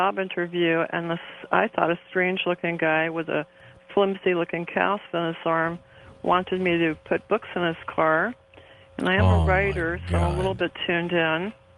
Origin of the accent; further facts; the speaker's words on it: Florida, United States; from Southeast Florida.